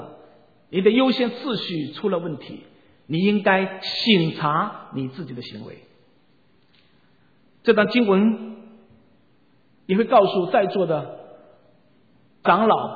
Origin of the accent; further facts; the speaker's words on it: China; now in United States; 我是来自中国的一个传道人